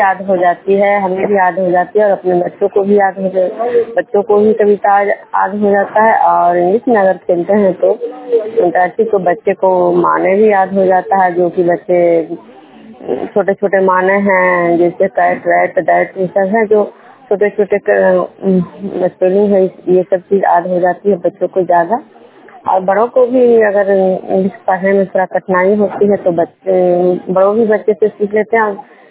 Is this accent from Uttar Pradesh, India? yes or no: no; Bishnupur, Bihar, India; मैं बिष्णुपुर ग्राम खजरा पंचायत नालंदा जिला नवानसा प्रखंड के निवासी हूँ।